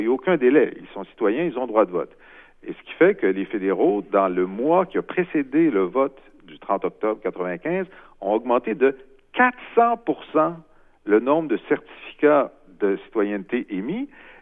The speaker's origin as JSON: {"language": "French", "region": "Quebec", "country": "Canada", "said": "On est Québécois, mais on a des intérêts qui sont divergents."}